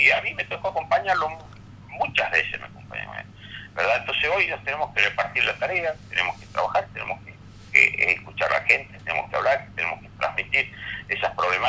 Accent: Tucumán, Argentina; now in Buenos Aires, Argentina; Yo soy tucumano y la verdad que no me veo vivir para siempre en Buenos Aires.

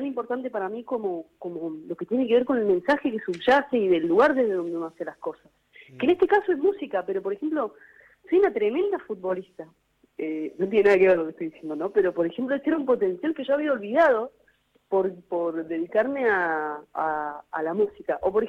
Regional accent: Unquillo, Córdoba, Argentina; now in Buenos Aires, Argentina; ahora en Medrano y Corrientes de vuelta, pero soy de Unquillo, soy del campo, y me tocó volver ahí con la pandemia, lugar del que había huido siempre

